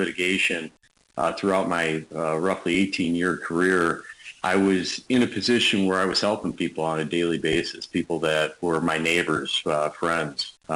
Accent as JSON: {"language": "English", "town": "Brighton", "region": "Wisconsin", "country": "United States", "tie": "born or raised there", "said": "I was born and raised here, and went to Brighton grade school out in Brighton Elementary out in Brighton, Wisconsin, here in Kenosha County"}